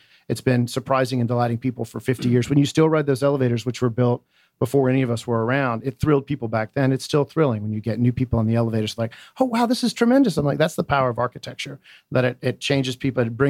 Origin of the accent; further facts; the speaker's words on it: Atlanta, Georgia, United States; as somebody who grew up here, I went to high school here. I grew up in Atlanta.